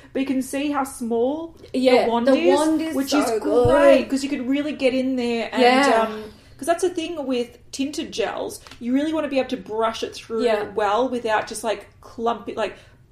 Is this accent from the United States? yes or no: no; Australia; Yes, well, I actually feel like this is where I really like being an Australian.